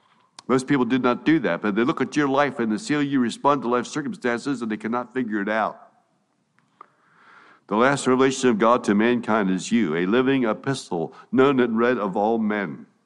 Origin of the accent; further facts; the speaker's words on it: Costa Rica; I'm from Latin America, I'm from Costa Rica.